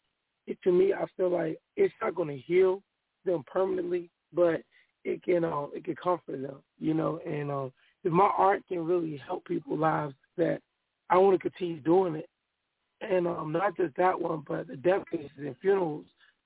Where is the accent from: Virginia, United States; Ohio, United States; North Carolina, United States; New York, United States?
Virginia, United States; Richmond; also born or lived in Norfolk; I'm from Richmond, Virginia. Well, I was born in Norfolk, but I was raised in Richmond.